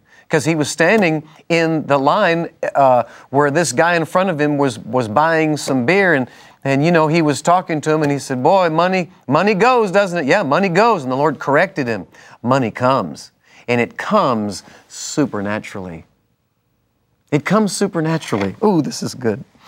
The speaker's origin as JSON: {"language": "English", "region": "Northeast", "country": "United States", "said": "I'm from the Northeast, but they've trained me how to talk Texan."}